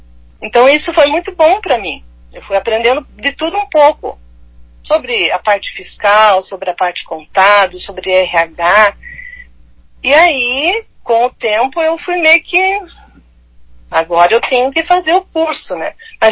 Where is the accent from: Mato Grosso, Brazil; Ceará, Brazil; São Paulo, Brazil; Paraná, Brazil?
Paraná, Brazil; Curitiba; also born or lived in Santa Catarina; eu moro em Curitiba, né, desde bebê, mas eu sou de Santa Catarina, eu sou nascida em Santa Catarina. Mas só que de Curitiba, posso me considerar uma curitibana, porque estou desde bebê aqui, né?